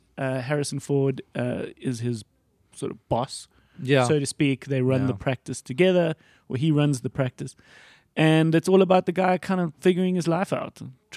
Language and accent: English; South Africa; I sent him a mail on a whim. Hey, I'm from South Africa.